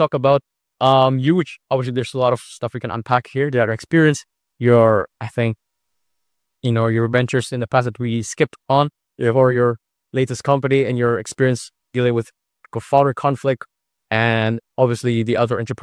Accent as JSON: {"language": "English", "country": "Indonesia", "tie": "born or raised there", "also_born_or_lived": "Israel", "said": "I grew up in Indonesia, Chinese family, Chinese immigrant parents, and I studied in Israel for 6 years."}